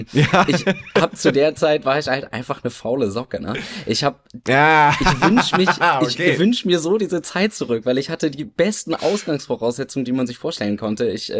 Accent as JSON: {"language": "German", "town": "Bremerhaven", "region": "Bremen", "country": "Germany", "tie": "born or raised there", "said": "hier so in Bremerhaven, also meine Heimatstadt in meinem Umfeld hier"}